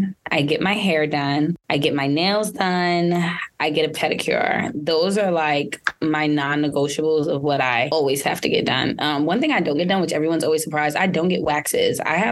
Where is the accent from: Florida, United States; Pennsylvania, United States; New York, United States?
New York, United States; Queens; New York. So I'm originally from New York, born in Queens.